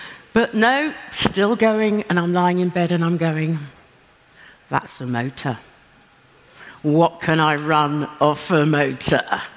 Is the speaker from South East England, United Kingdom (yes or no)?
no; Manchester, North West England, United Kingdom; So, hello … I'm from Manchester.